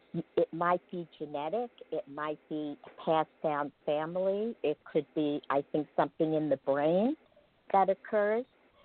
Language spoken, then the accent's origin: English; Merrick, New York, United States; I grew up in Merrick, Long Island, in a very nice community